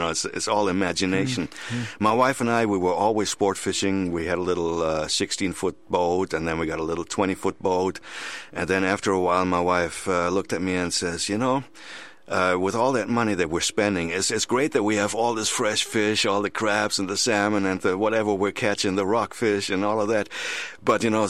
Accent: Germany; From when I was a kid, I was a sport fisherman. Growing up in Germany, I was actually a state champion.

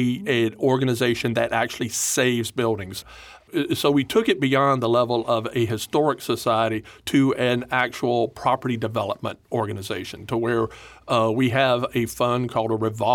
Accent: Prosperity, South Carolina, United States; Growing up in Prosperity Depot was in terrible shape.

